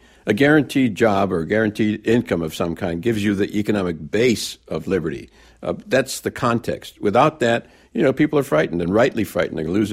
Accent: Racine, Wisconsin, United States; I'm from Racine, Wisconsin.

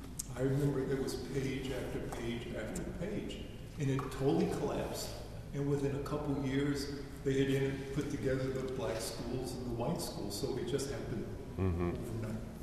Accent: Miami, Florida, United States; I grew up in Miami, Florida. I think went to Raleigh, North Carolina as an undergraduate, probably 59, 60, somewhere around there.

